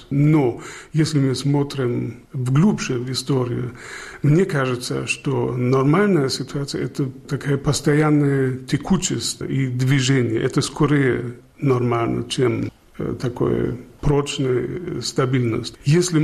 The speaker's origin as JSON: {"language": "Russian", "country": "Germany", "tie": "born or raised there", "also_born_or_lived": "Bavaria", "second_language": "Russian", "said": "Я вырос в Западной Германии. Я был в интернате в Баварии у бенедиктинов в монастыре."}